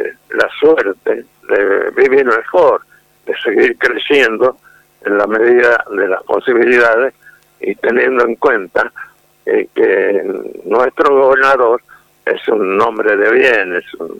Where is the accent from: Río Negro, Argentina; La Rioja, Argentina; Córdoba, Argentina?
La Rioja, Argentina; cariño a mi pueblo, al querido pueblo de La Rioja. Y por supuesto, el cariño para nuestra querida República Argentina.